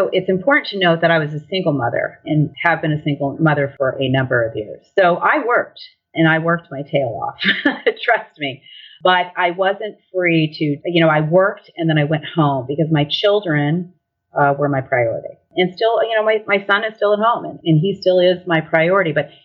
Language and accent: English; San Francisco, California, United States; born there; also born or lived in Louisiana / Maine; I was born in San Francisco and have lived as far south as Louisiana, lived as far north as Maine, all up and down the East Coast, lived overseas.